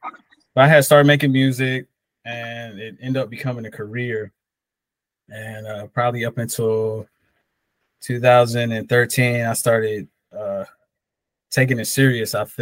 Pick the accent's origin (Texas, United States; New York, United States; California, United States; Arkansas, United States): Arkansas, United States; Blytheville; born there; also born or lived in Germany; I was born in Blytheville, Arkansas, which is a very small town. It's probably about an hour outside of Memphis, Tennessee. And I moved to a bunch of places.